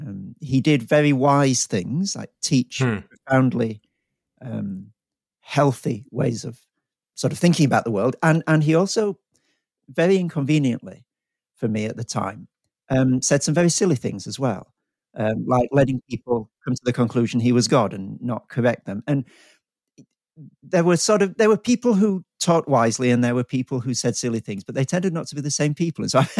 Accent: Yorkshire and the Humber, United Kingdom; now in Melbourne, Australia; So I'm a Yorkshireman, born and bred, and I'm married to a wonderful Australian lady. So we're now living in Melbourne, Australia

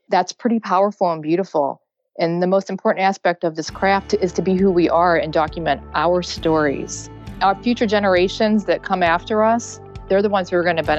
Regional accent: Pennsylvania, United States; born there; now in Ohio, United States; I was actually born in Pennsylvania, and I met my husband overseas in the military in Okinawa.

